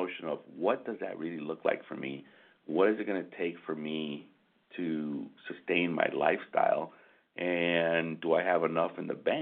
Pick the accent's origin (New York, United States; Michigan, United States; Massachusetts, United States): Michigan, United States; We're from Michigan, so we get a lot of snowbird stuff.